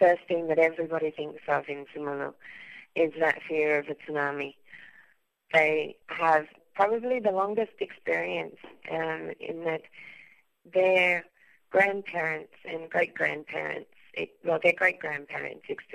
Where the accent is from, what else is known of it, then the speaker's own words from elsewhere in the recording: Brisbane, Queensland, Australia; born there; I was born in Brisbane, and my parents live just in the mountains behind the Sunshine Coast. So it's a small town called Candanga.